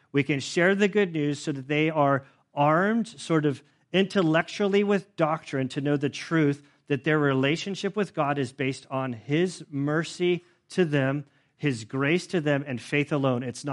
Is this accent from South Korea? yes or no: no; Lake Tahoe, United States; I was inviting them to my hometown of Lake Tahoe, my childhood home